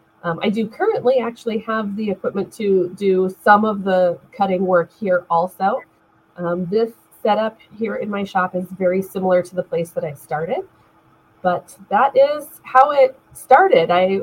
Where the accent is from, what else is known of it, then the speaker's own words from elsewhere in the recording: West Coast, United States; And my mom at the time was doing this kind of work in another state, because I'm actually from the West Coast.